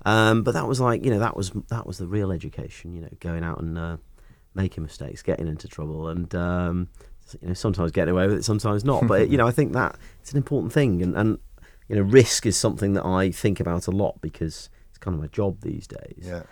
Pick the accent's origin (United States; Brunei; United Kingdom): United Kingdom; Stoke-on-Trent, West Midlands; I grew up in Stoke-on-Trent, you know, pretty much working class family.